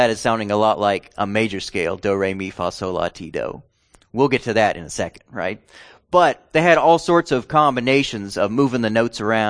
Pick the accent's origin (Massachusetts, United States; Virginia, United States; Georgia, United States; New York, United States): Virginia, United States; Abingdon; also born or lived in Bay City; I'm from Bay City, Michigan. What am I saying? But anyway, I grew up in Abingdon, Virginia.